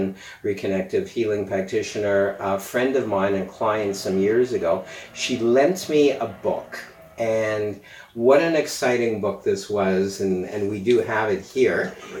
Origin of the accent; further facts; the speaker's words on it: Montreal, Quebec, Canada; because I'm from Montreal